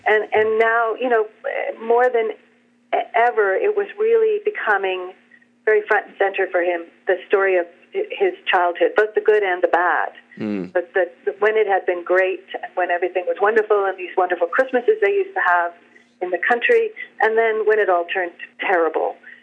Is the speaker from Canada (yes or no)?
yes; Canada; Yeah, well, I'm Canadian, so.